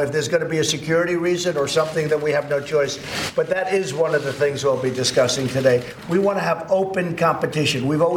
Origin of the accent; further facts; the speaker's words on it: New York City, New York, United States; I come from New York City. I love New York City.